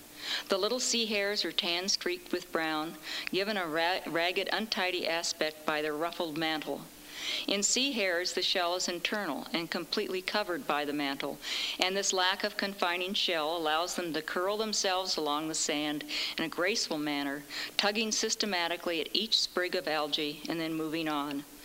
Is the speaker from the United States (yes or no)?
yes; Midwest, United States; I grew up in the Midwest, and I'm essentially a city girl.